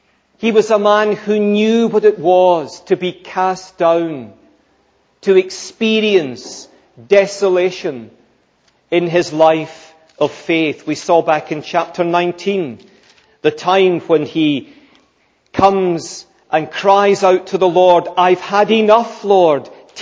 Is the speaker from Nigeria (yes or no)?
no; Scotland, United Kingdom; Being a Scotsman, I don't buy it.